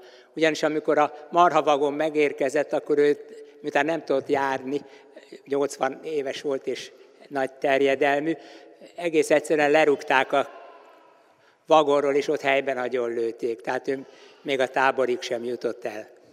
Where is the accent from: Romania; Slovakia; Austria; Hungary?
Hungary; Szentendre, Pest; Zsidó családban születtem, Szentendrén. Édesapám, édesanyám is ott született.